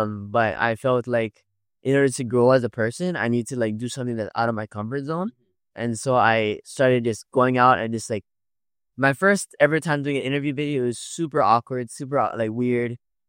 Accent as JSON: {"language": "English", "region": "Hawaii", "country": "United States", "tie": "born or raised there", "said": "No, I'm from Hawaii."}